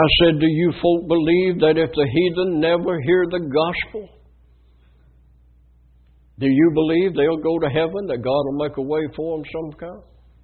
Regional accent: United States; born there; I'm so glad I was born in America.

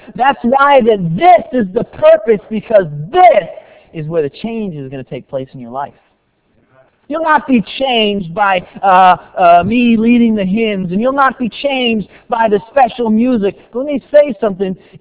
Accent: New England, United States; and I was born in New England. I grew up in New England. I can say that I know most of the mentality of a lot of folks who are in New England.

